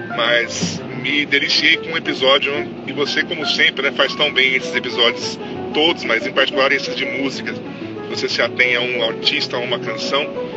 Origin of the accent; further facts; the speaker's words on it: São Paulo, Brazil; tenho 43 anos, sou aqui do interior de São Paulo, como você, pouco menos do interior de Campinas.